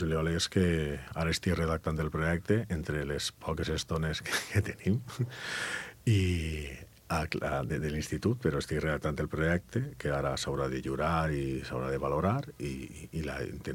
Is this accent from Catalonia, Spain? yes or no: no; Valencian Community, Spain; al meu poble, a València